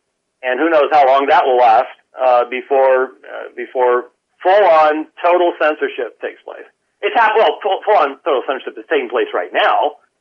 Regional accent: Minneapolis, Minnesota, United States; born there; also born or lived in Mechanicsburg, Pennsylvania / Camp Hill, Pennsylvania; I was born in Minneapolis.

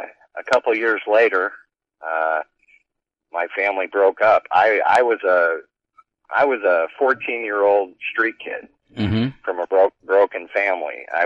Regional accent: Ralston, Nebraska, United States; I was born in Omaha, raised in Ralston, Nebraska.

